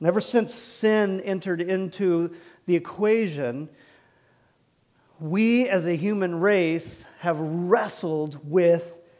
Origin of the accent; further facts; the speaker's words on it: the South, United States; And I was raised primarily in the South, and I called everybody sir and ma'am